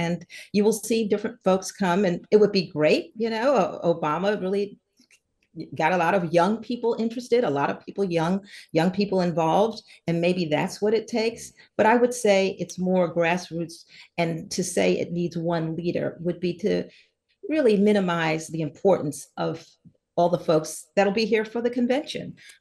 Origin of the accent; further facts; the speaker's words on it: Maryland, United States; so many others who were doing so many things in my home state of Maryland